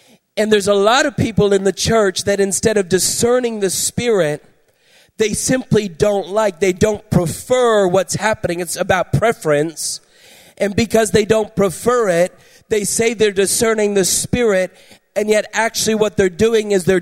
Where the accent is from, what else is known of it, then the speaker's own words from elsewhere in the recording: London, Ontario, Canada; And I was born and raised in London, and I remember being at my home in London one afternoon